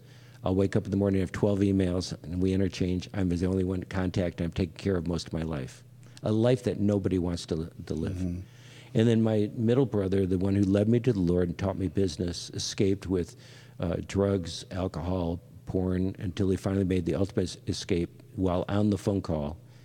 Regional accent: Detroit, Michigan, United States; it was safer than what I had growing up in Detroit.

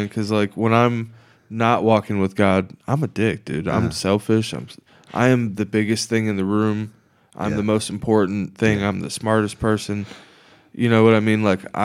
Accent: Jacksonville, Florida, United States; I'm from Jacksonville and like love surfing, and I miss going to the beach and I miss surfing at sunrise. That was my favorite time on the East Coast.

